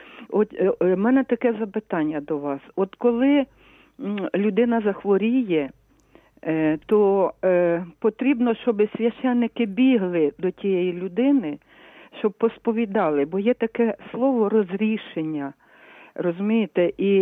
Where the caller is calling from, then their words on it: Lviv, Lviv Oblast, Ukraine; зі Львова.